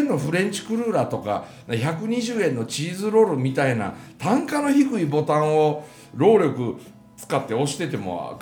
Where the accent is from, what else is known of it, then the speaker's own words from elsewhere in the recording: Osugidani, Mie, Japan; その偉そうなことを俺言うんやけど、僕の生まれ育った大杉谷には、